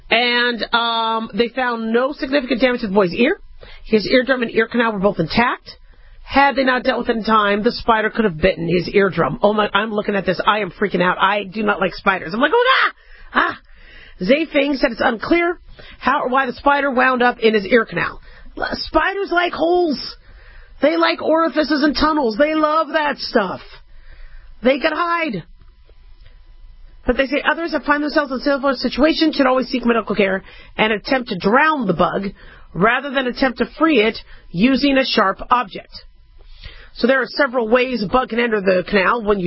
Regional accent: Arizona, United States; I grew up in Arizona, and people would have cockroaches coming to their ears all the time.

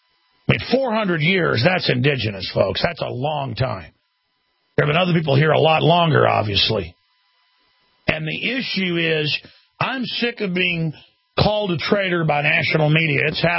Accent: United States; I'm an American.

